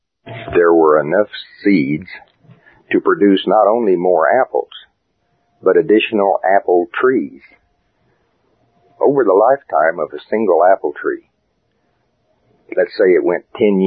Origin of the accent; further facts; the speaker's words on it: Oklahoma, United States; I mean, I'm from Oklahoma. We raise a lot of wheat, barley, corn, soybean, that kind of thing.